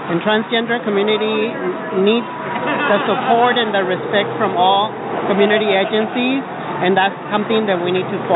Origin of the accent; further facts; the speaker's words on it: Pasadena, California, United States; I'm from Pasadena, California.